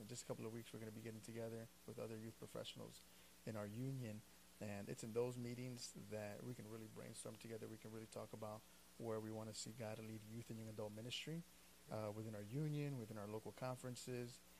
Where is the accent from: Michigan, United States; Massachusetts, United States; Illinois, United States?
Illinois, United States; Chicago; So I was born and raised in Chicago